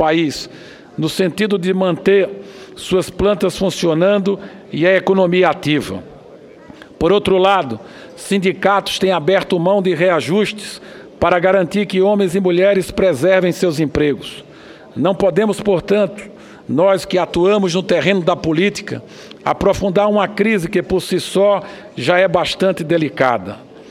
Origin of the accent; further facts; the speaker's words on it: Pernambuco, Brazil; Em Pernambuco, estado de onde venho